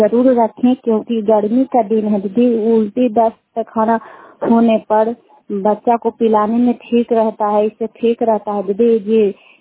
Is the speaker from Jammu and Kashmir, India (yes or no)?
no; Sukhhariya, Bihar, India; सुखहरिया के रहने वाले हैं। रुखाई पंचायत चंदेव प्रखंड नालंदा जिला के